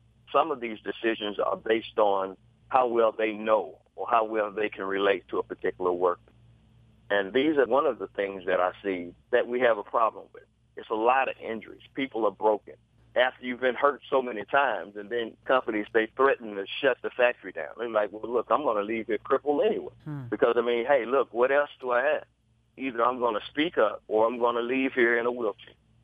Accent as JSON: {"language": "English", "country": "United States", "said": "Being an American, I think, hey, look, we shouldn't be treated as second-class citizens here in the U.S."}